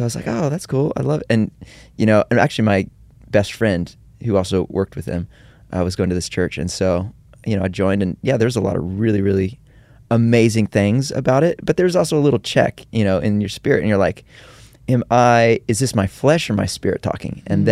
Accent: Kansas City, Missouri, United States; now in Nashville, United States; 2 days before, I moved to Nashville. I grew up in Kansas City, Missouri

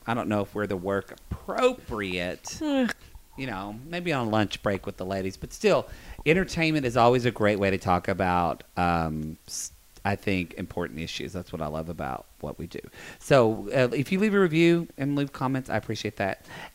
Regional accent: the South, United States; We grew up in the South.

